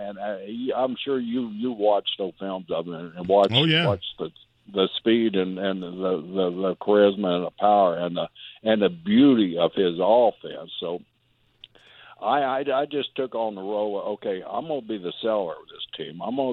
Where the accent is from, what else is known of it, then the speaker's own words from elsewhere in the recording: Oklahoma, United States; Well, I grew up in Oklahoma, a little country boy. I'm not afraid of black snakes or anything like that.